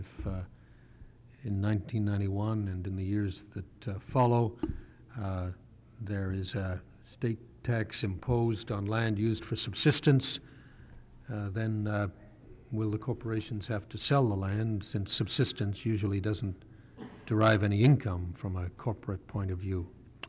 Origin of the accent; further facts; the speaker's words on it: Canada; I'm from Canada.